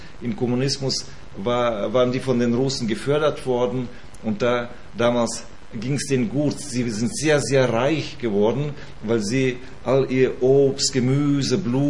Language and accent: German; Almaty Region, Kazakhstan; in Alma-Ata, das ist meine Heimat, wo ich geboren bin. So 40, 50 Kilometer entfernt bin ich geboren in Kasachstan.